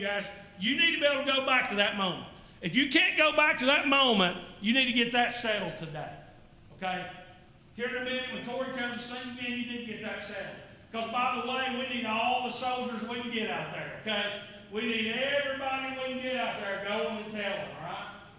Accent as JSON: {"language": "English", "town": "Wears Valley", "region": "Tennessee", "country": "United States", "said": "And I'm from Ware's Valley. I get a 2-syllable discount on anything I do, okay?"}